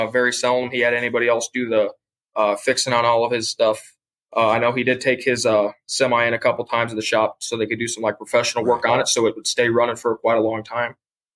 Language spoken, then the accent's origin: English; Indiana, United States; I'm from a small town in Indiana. It's very, very small. So you kind of grew up knowing everybody around there.